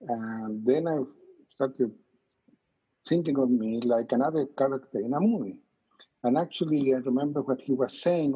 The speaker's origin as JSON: {"language": "English", "country": "Chile", "tie": "born or raised there", "second_language": "English", "said": "growing up in Chile, my family was Catholic. So we grew up Catholic. I went to a Catholic school."}